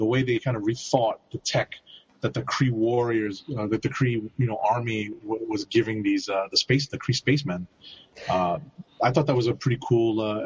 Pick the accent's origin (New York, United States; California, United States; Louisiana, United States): New York, United States; As a New Yorker, I was like, really?